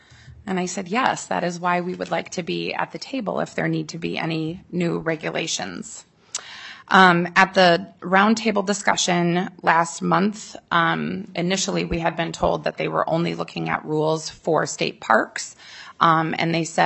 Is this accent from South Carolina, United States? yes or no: no; Minnesota, United States; I grew up on the Iron Range of Minnesota. Nature has been a huge part of my life.